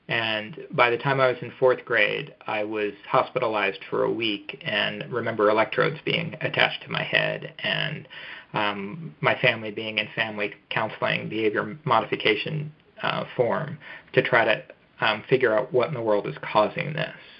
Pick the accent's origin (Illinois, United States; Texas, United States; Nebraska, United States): Nebraska, United States; Omaha; born there; And so I was born in Omaha. So I was born in the Midwest in Nebraska.